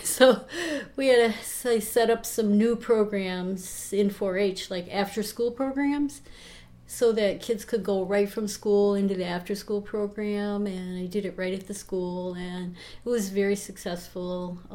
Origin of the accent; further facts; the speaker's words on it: Grand Rapids, Michigan, United States; also born or lived in Lansing / Marshall; Well, I was born in Lansing, Michigan, and my family moved to Grand Rapids when I was very young, and that's a suburb in Michigan. It's a suburb city. And I lived there until high school, and then my family moved again to a small town in Michigan called Marshall.